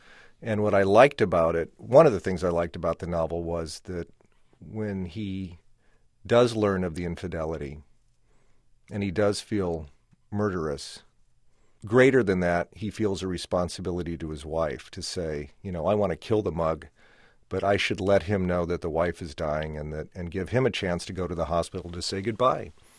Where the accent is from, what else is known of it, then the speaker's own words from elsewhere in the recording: Omaha, Nebraska, United States; the first three features I did were set in Omaha, and I was trying my hometown, and I was trying to grasp something about Omaha.